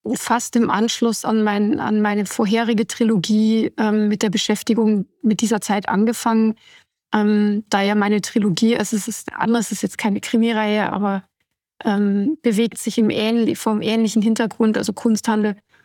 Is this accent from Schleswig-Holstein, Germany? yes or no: no; Munich, Bavaria, Germany; dann komme ich aus München, das habe ich dann einfach schon so im Ohr